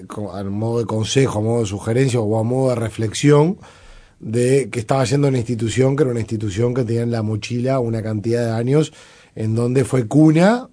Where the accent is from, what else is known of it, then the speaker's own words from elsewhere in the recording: Montevideo, Uruguay; No, yo nací en Jacinto Vera, en la calle Antonio Machado. Me mudé a Malvin.